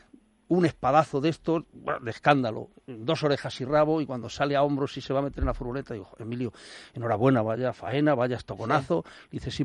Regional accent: El Espinar, Castile and León, Spain; Eso lo viví yo en Madrid y luego lo vi en mi pueblo, en el Espinar.

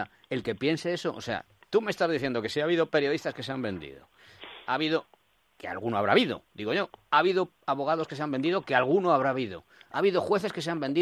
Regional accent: Spain; yo soy periodista español.

